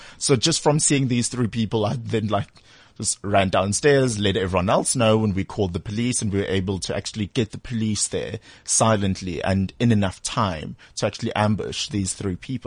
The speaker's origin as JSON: {"language": "English", "town": "Durban", "region": "KwaZulu-Natal", "country": "South Africa", "tie": "born or raised there", "said": "But I was at home growing up in Durban"}